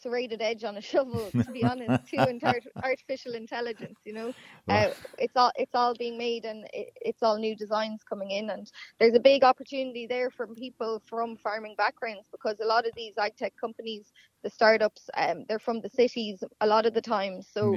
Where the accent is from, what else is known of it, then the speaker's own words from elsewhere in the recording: Dublin, Leinster, Ireland; I'm from Dublin, I'm not from a direct farm